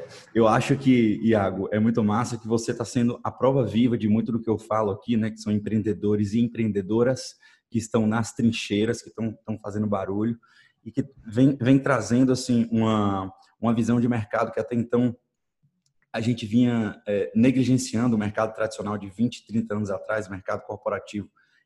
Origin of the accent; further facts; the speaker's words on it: Salvador, Bahia, Brazil; eu sou nascido em Salvador e fui criado boa parte aí, apesar de ter morado em muitas cidades